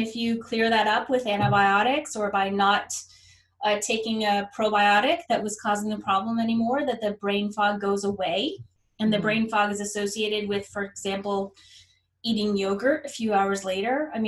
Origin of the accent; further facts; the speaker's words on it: Massachusetts, United States; I do have a couple patients. I'm from Massachusetts. Right now.